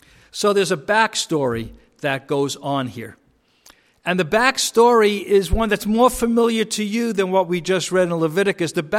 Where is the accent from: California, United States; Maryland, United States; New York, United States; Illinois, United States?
New York, United States; New York City; But my story is, like I say, I was from New York City in a Reformed Jewish home.